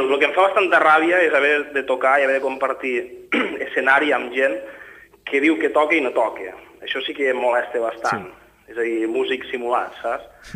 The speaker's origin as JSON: {"language": "Catalan", "region": "Catalonia", "country": "Spain", "said": "m'hauria de donar ell explicacions a jo com a català que jo amb ell com a ciutadà de Catalunya."}